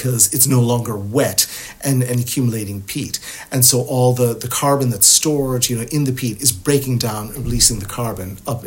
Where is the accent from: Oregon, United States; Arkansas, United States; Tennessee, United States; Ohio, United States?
Tennessee, United States; You know, I'm from the United States. I'm from Tennessee. We have nothing like bogs at all there, you know.